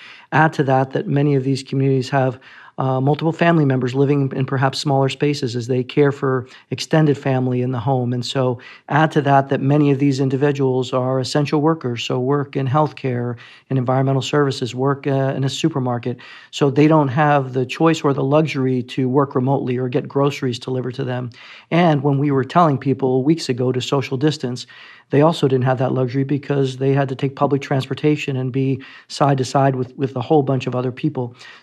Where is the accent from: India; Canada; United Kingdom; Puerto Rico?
Puerto Rico; I'm originally from Puerto Rico and grew up in a bilingual, bicultural home